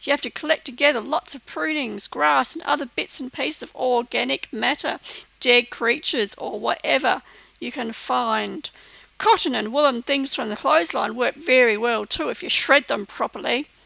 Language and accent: English; Mallala, South Australia, Australia; I'm not actually from Gawler. I'm a ring-in from the Malalar district.